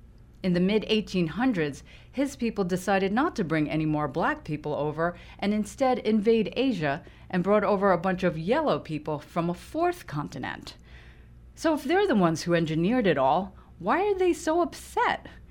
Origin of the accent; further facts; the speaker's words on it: United States; He is British and white. I am an American of Japanese ancestry.